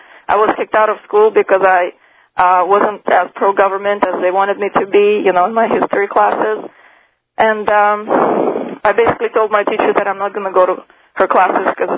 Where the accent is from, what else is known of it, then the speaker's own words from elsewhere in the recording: Russia; moved away; Well, I'm from Russia, and I left there in '86, and I was basically raised in an environment of fear.